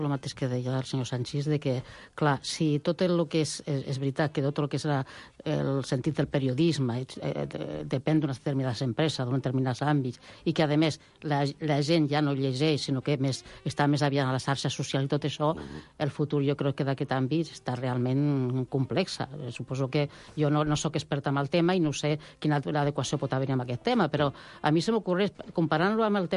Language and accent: Catalan; Sabadell, Catalonia, Spain; jo vinc del Sabadell, d'una zona, i era un gran teixit